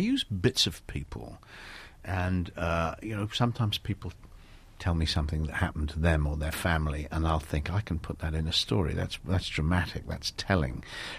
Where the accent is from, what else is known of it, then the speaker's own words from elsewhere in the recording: London, United Kingdom; accent: North London; also born or lived in Wales; my parents, like all sensible Welsh people, moved to London. And so I learned, I was brought up in North London, and that's why I speak with a North London accent.